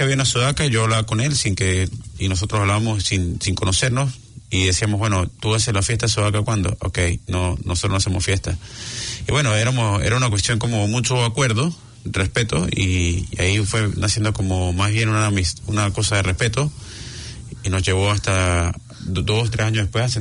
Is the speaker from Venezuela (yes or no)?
yes; Venezuela; now in New Zealand; yo soy caribeño, soy venezolano